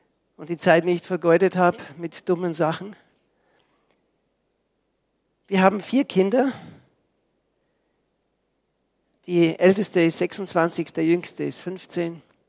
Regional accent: Austria; now in Switzerland; Ich komme aus der Schweiz, aber ich bin Österreicher. Von ganzem Herzen. Ich kann immer noch nicht Schweizerdeutsch. Meine Frau ist Schweizerin.

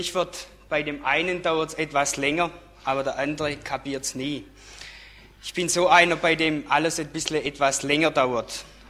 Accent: Ditzingen, Baden-Württemberg, Germany; Aufgewachsen bin ich in Ditzingen-Heimerdingen, kleines Dorf, 20 Kilometer von hier.

